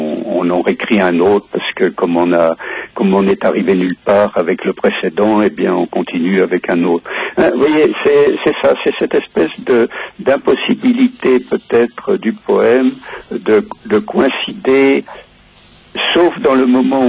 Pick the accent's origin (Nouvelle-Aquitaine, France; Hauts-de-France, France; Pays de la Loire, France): Pays de la Loire, France; accent: Poitevin patois; je retrouvais mon patois vendéen, mon patois poitevin plus exactement